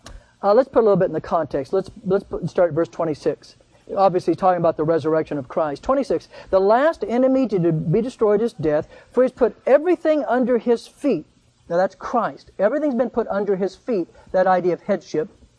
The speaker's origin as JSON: {"language": "English", "country": "United States", "said": "I'm an American. I don't submit to anybody."}